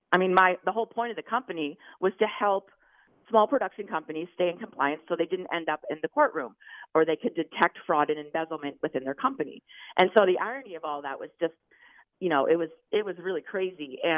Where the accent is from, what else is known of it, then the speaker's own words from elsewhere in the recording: Maine, United States; I'm from Maine, so I was in Maine with my family